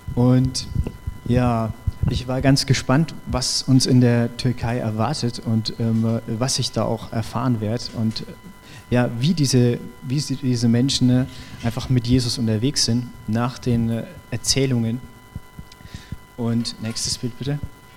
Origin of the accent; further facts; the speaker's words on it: Bad Kissingen, Bavaria, Germany; ich komme aus Kissingen